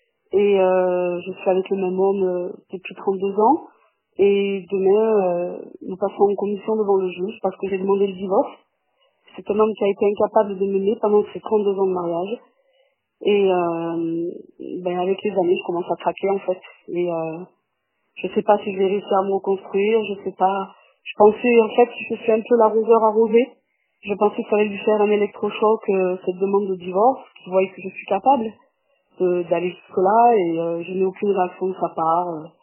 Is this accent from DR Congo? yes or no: no; Aubagne, Provence-Alpes-Côte d'Azur, France; je suis d'Aubagne, près de Marseille. J'ai 48 ans.